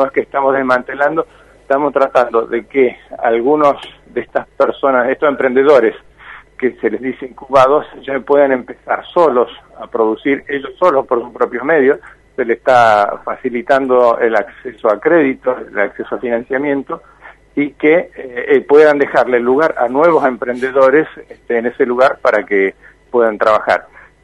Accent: Argentina; nosotros como argentinos, como sociedad argentina

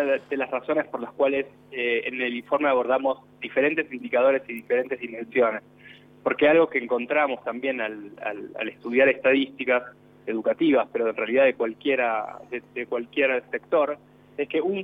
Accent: Argentina; somos más argentinos.

